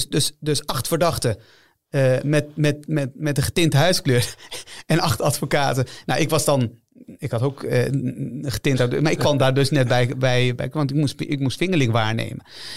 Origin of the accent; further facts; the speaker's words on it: Utrecht, Netherlands; ik heb gewoond in Overvecht. Ik ben opgegroeid in Overvecht. Dat is ook niet een wijk om naar huis toe te schrijven. Zuilen heb ik ook gewoond eventjes.